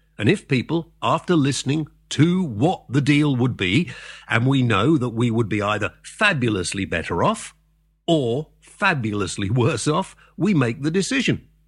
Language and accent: English; Wales, United Kingdom; British. I'm proud of being British. I live in Britain. I'm not French. I'm not German. I'm not Swiss. I'm part of the European family of nations. But, you know, I have my own sovereignty. Actually, I'm Welsh, if I want to be.